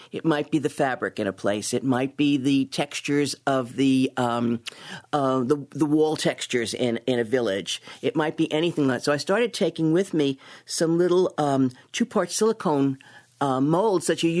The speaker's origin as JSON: {"language": "English", "town": "Brooklyn", "region": "New York", "country": "United States", "tie": "born or raised there", "also_born_or_lived": "Ohio", "moved": "as an adult", "lives_now": "Kalamazoo, United States", "said": "Yeah, I grew up in Brooklyn. I went to Brooklyn College. I did my graduate work in Ohio, and I got my first teaching job at Western in 1966. And so I've been in Kalamazoo since 66."}